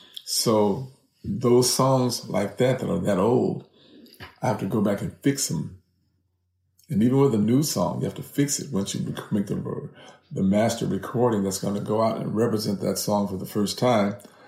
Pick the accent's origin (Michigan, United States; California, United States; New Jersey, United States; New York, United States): California, United States